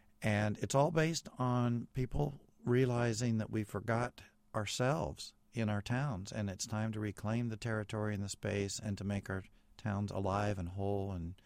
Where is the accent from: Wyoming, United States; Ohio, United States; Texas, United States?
Ohio, United States; Well, first of all, I love the Midwest. I grew up in Central Ohio.